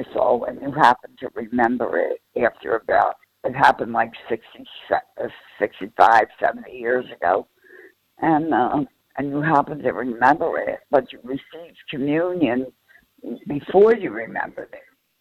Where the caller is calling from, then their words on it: New Jersey, United States; I'm from New Jersey.